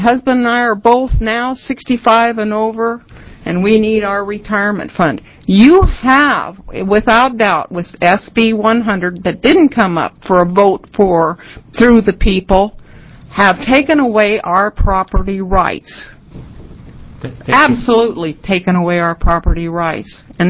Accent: Madras, Oregon, United States; I'm from Madras, Jefferson County.

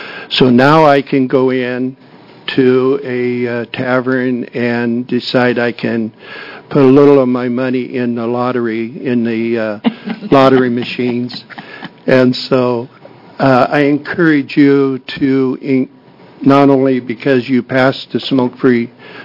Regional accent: Albany, Oregon, United States; I'm from Albany, Oregon, Linn County.

